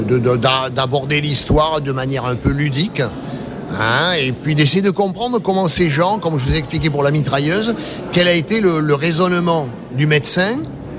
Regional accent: Occitanie, France; Nous, on est des régionaux de l'étape. On vient de l'Ouaye, à côté de Tarbes.

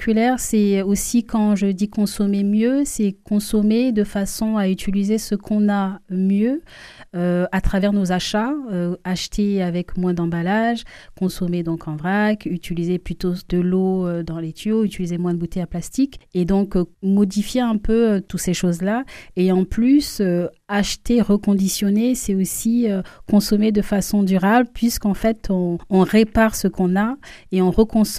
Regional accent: Chad; now in Toulouse, France; je suis née ici, mais j'ai grandi au Tchad, et je suis ensuite revenue. Je suis désormais toulousaine

